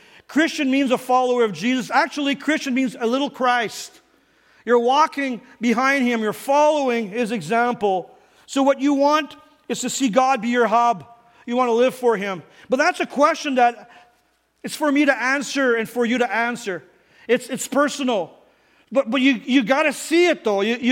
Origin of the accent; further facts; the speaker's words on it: Ontario, Canada; Like most of you know, I was raised in Northern Ontario, and I did a lot of hunting and fishing.